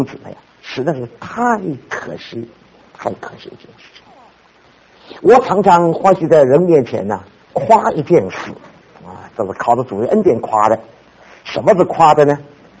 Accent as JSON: {"language": "Chinese", "town": "Dinghai", "region": "Zhejiang", "country": "China", "tie": "born or raised there", "said": "我是一个很小城市里头长大的孩子，我是浙江定海的，在我们的家乡的里面教育最高的只有初中毕业，没有再高的教育机构了。我是这种的乡下的小的城市里头长大的一个人"}